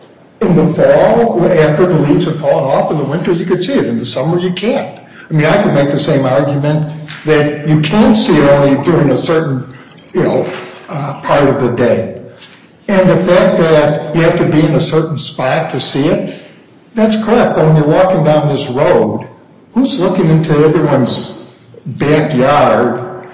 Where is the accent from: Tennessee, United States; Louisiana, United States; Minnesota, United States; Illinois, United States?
Illinois, United States; I'm from Cook County, but I enjoyed the trip out here.